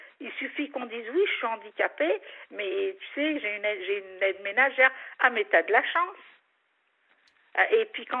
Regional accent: Algeria; now in France; Moi, je suis algérienne. Mais mon père est arrivé en 57.

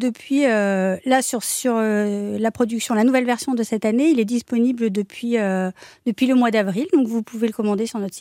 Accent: Brest, Brittany, France; Pour la petite histoire, je suis bretonne et brestoise.

